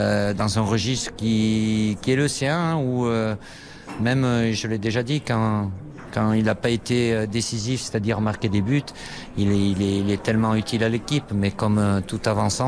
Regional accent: France; je suis français

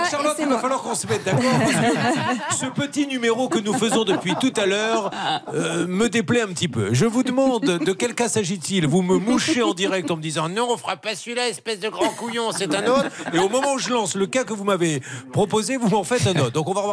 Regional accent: Bordeaux, Nouvelle-Aquitaine, France; parce qu'on est bordelais.

